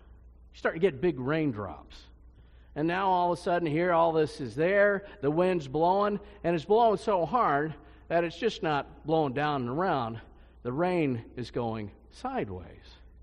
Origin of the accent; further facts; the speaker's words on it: Kansas, United States; So, well, naturally, well, I'm from Kansas, so what do you do?